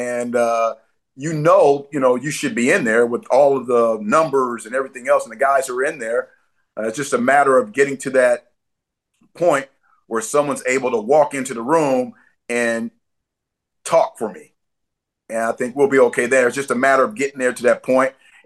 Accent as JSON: {"language": "English", "town": "San Diego", "region": "California", "country": "United States", "tie": "born or raised there", "said": "You know, I grew up here in San Diego on 42nd and Ocean View."}